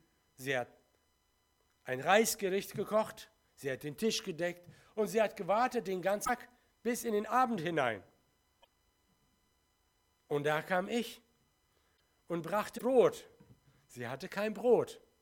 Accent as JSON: {"language": "German", "region": "South Kazakhstan", "country": "Kazakhstan", "tie": "born or raised there", "moved": "yes", "said": "ich bin zurück an den Ort geboren und aufgewachsen bin in Südkasachstan und dort waren wir eine kleine deutsche Hausgemeinde mit etwa 60 Leuten."}